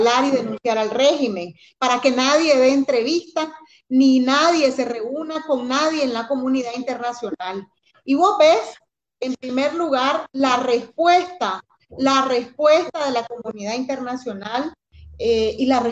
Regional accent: Nicaragua

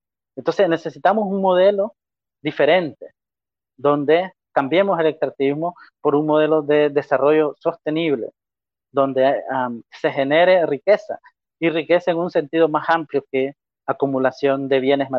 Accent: Nicaragua; Somos nicaragüenses, queremos seguir siendo parte de este país

